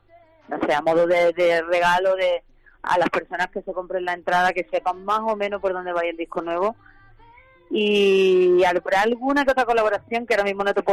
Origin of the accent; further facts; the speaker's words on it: Antequera, Andalusia, Spain; grabado el videoclip en el Torcal de Antequera, mi tierra querida